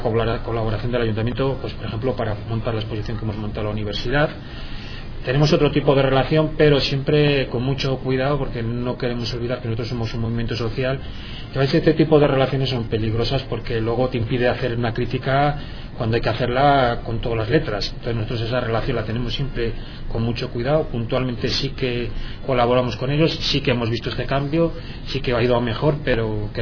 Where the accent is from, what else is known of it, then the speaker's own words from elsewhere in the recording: Valladolid, Castile and León, Spain; la imagen que daba este señor de Valladolid nos avergonzaba como vallisoletanos